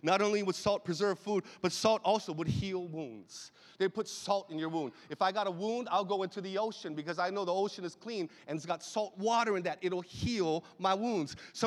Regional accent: Hawaii, United States; I don't know if you grew up like I grew up in Hawaii. I'm part Filipino, part Italian.

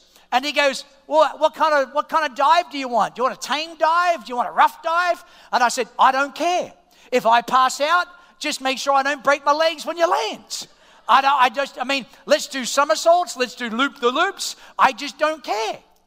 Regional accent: Queens, New York, United States; born there; I was born in Queens.

